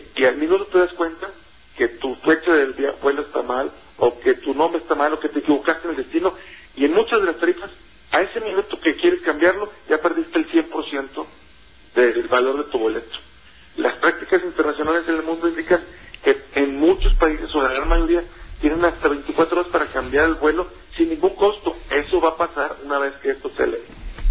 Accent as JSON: {"language": "Spanish", "town": "Monterrey", "region": "Nuevo León", "country": "Mexico", "said": "Yo soy de Monterrey"}